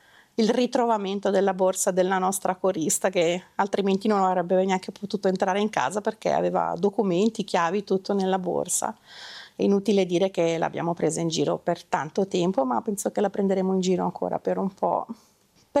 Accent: Faido, Ticino, Switzerland; sono di Faido, di mestiere faccio la segretaria, sono una mamma di 3 ragazzi.

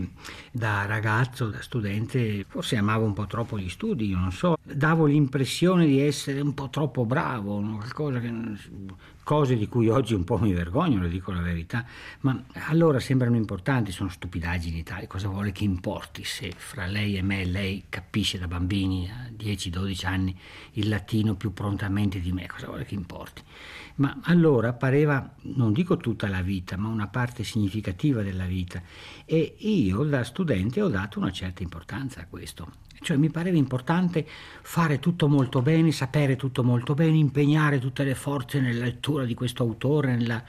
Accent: Veneto, Italy; in un ambiente così fortemente caratterizzato come il mio paese, con la sua sfumatura di dialetto vicentino

